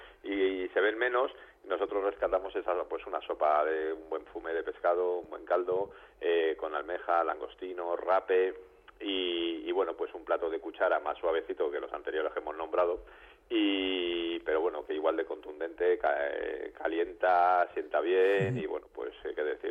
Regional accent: Madrid, Community of Madrid, Spain; also born or lived in Santander; yo soy prácticamente de aquí porque me vine con un año de Santander

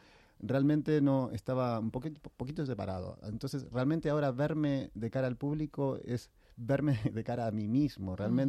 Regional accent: Buenos Aires, Argentina; si bien soy de Buenos Aires, nunca había actuado allí.

